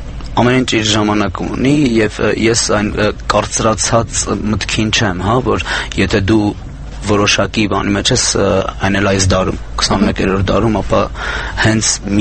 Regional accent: Vardenik, Gegharkunik, Armenia; Ես Վարդենիկից եմ, Մարտունու շրջանի Վարդենիկ գյուղից

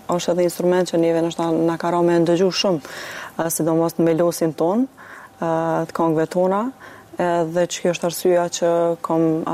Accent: Prizren, Prizren District, Kosovo; Jam klarinetiste nga Prizreni

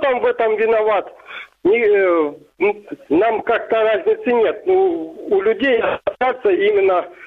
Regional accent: Myrnohrad, Donetsk Oblast, Ukraine; Я из Мирнограда.

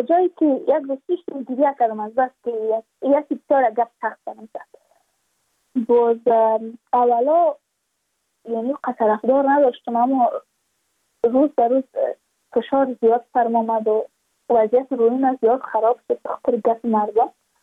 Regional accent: Badakhshan, Afghanistan; ما از بدخشان هستیم

